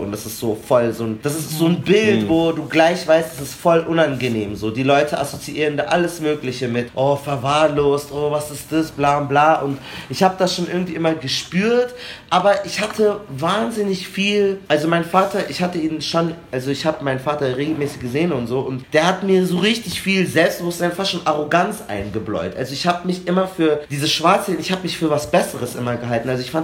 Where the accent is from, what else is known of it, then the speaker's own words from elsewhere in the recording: Munich, Bavaria, Germany; Wir haben den Eisbach bei uns in München